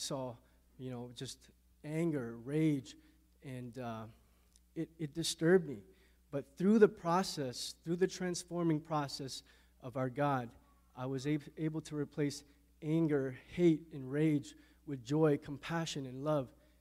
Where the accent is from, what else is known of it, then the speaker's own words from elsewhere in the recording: Hamilton, Ontario, Canada; Well, I grew up around, I'm from Ontario, Hamilton, Ontario, Steel City, and I grew up in the East End, surrounded by Hamilton housing projects